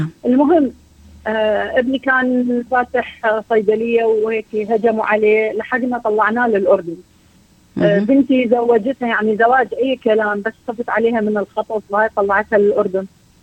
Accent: Iraq; أنا عراقية من عائلة علمية.

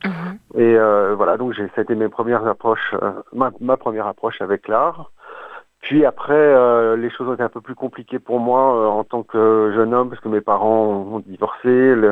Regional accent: Paris, Île-de-France, France; now in Australia; On est parisien à la base, mais en fait, plus on vieillit, plus on se rapproche de la nature.

